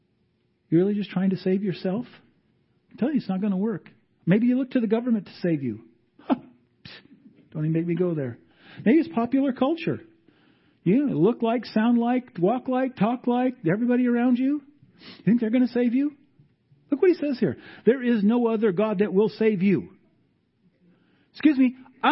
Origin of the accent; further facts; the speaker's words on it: Montana, United States; we grew up in the Bitterroot Valley of Montana, and it seemed like winter was like 11 months long.